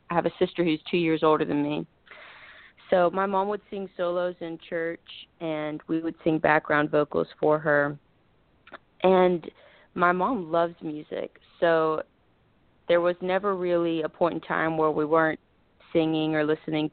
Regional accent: Georgia, United States; I'm from South Georgia, so I come from a conservative Christian family

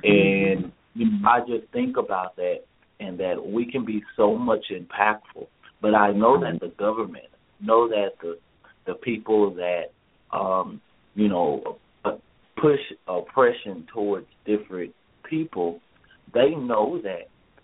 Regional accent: Oak Cliff, Texas, United States; I grew up in Oak Cliff, Texas, and I started a foundation about a year ago

